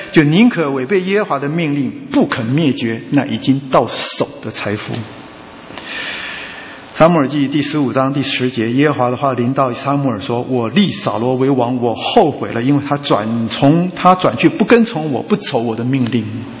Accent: China; 我们中国人常讲到这个钱这个东西啊，这个孔方兄啊非常可爱，是不是啊？

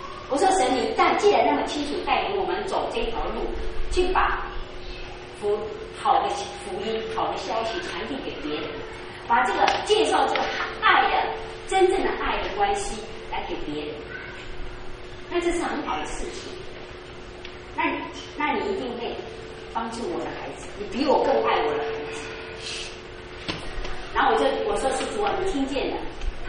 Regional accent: Taiwan; also born or lived in Indonesia; 我是在台湾成长的

